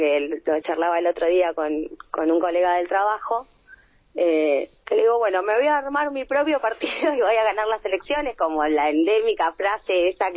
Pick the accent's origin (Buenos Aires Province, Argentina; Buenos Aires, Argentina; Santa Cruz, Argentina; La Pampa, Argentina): Santa Cruz, Argentina; El Calafate; yo que nací acá en Calafate, hace 40 años que vivo acá